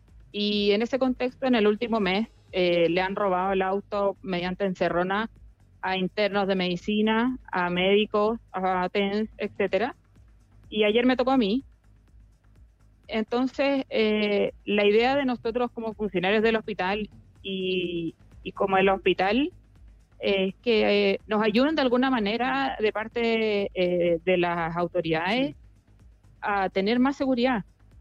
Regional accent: Chile; yo me formé en la Universidad de Chile, soy chilena, soy especialista

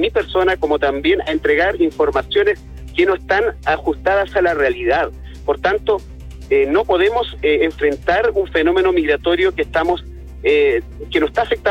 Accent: Colchane, Tarapacá, Chile; los colchaninos somos chilenos también. Somos aymaras, pero tenemos la nacionalidad chilena

